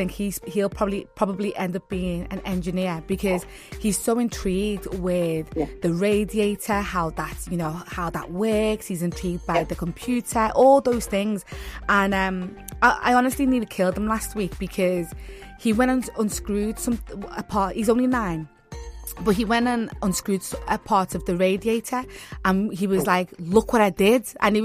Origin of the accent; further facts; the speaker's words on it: Liverpool, North West England, United Kingdom; I'm a Nigerian Scouser.